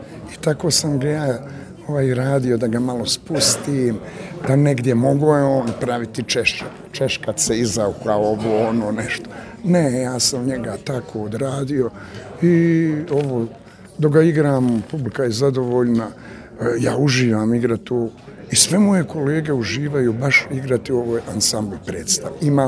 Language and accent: Bosnian; Sarajevo, Federation of Bosnia and Herzegovina, Bosnia & Herzegovina; jer ja se bojim toga, ja sam rođen iz Sarajlija.